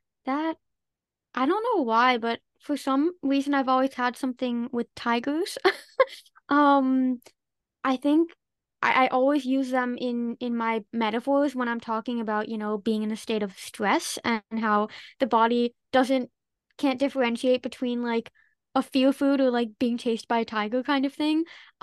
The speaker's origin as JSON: {"language": "English", "country": "Netherlands", "said": "In the US, I'm an early bird because I'm come from the Dutch time zone, but in the Dutch time zone, I tend to be later night owl."}